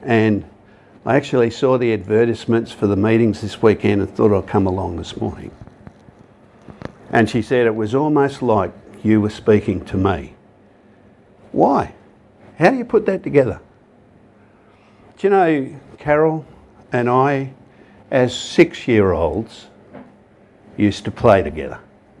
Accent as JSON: {"language": "English", "town": "Perth", "region": "Western Australia", "country": "Australia", "said": "I come from Perth. All right? And at that particular point in my life, I'd come from a suburb called Nollamara. It was a working class suburb in the north."}